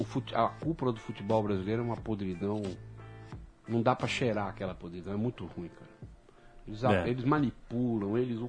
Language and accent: Portuguese; Brazil; A gente é brasileiro, né? Seleção entra em campo...